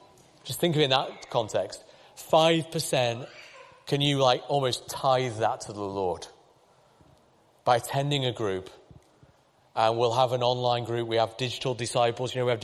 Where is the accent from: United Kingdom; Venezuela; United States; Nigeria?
United Kingdom; Pontefract, Yorkshire and the Humber; it nearly brought my hometown of Pontefract to a standstill.